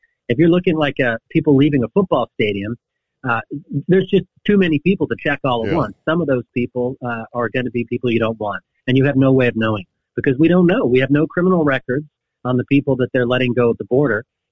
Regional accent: United States; it's kind of embarrassing for me as an American to see these guys crossing over into our country

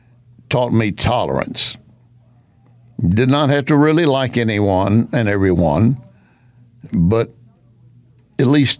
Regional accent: Texas, United States; I grew up in West Texas. I pointed that out to you before. Redneck oil field worker, West Texas, and proud of it. We lived in a mobile home. We moved repeatedly.

